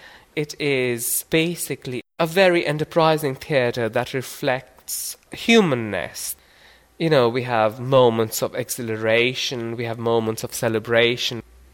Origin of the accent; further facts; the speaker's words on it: Jammu and Kashmir, India; now in London, United Kingdom; I came from Kashmir. I live and work in London.